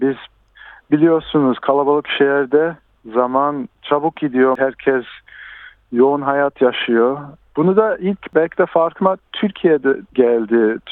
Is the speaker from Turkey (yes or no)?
no; Melbourne, Victoria, Australia; 34 yaşındayım. Melbourne'de doğdum. Melbourne'in Northern Suburbs'de büyüdüm.